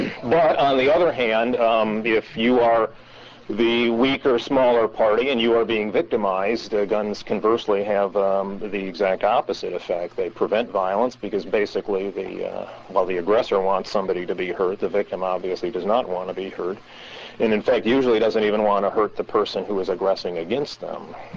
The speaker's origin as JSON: {"language": "English", "town": "Tallahassee", "region": "Florida", "country": "United States", "said": "I'm from Tallahassee, as a matter of fact, which is the center of the political universe right now."}